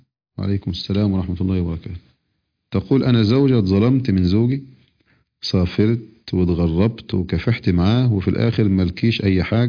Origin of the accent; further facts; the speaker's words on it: Egypt; وقت الفجر عندنا في مصر وقت صحيح